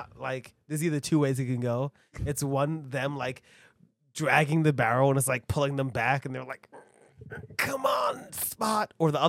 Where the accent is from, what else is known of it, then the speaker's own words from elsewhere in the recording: Brooklyn, New York, United States; I'm from Brooklyn. At least I'm not a fucking transplant.